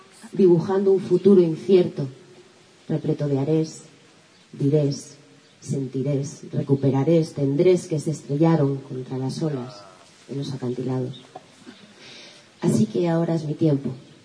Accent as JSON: {"language": "Spanish", "town": "Madrid", "region": "Community of Madrid", "country": "Spain", "said": "vengo de Madrid y me voy a quedar otra noche más"}